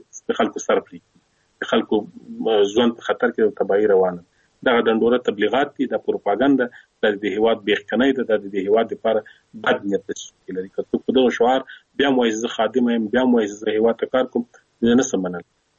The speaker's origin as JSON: {"language": "Pashto", "country": "Afghanistan", "said": "موږ افغانان یو، دلته زه اوسېږو"}